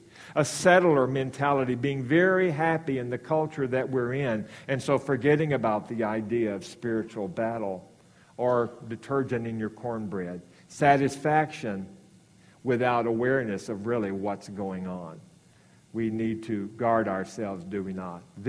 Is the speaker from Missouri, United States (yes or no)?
no; Arkansas, United States; recognizing that I'm from Arkansas. You seldom eat down there without cornbread of some form or another